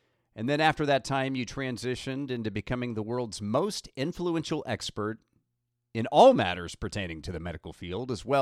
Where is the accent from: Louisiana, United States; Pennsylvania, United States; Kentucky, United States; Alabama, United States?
Kentucky, United States; We've got another shooting that has taken place in my home state up in the city of Louisville.